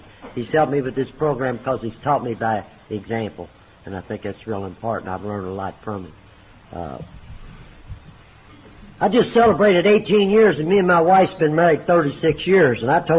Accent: Louisville, Kentucky, United States; I'm from Louisville, Kentucky

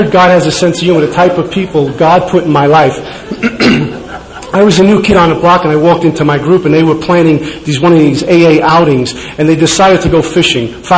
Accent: New York City, New York, United States; I grew up in Brooklyn, and I remember my first drunk like it happened last week.

